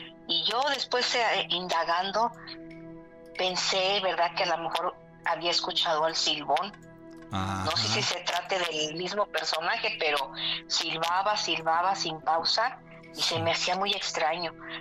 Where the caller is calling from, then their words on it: Houston, Texas, United States; de Houston. Ya les he llamado en algunas ocasiones.